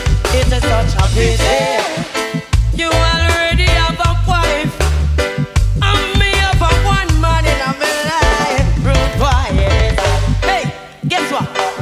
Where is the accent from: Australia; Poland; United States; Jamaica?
Jamaica; I'm from Jamaica and I love you.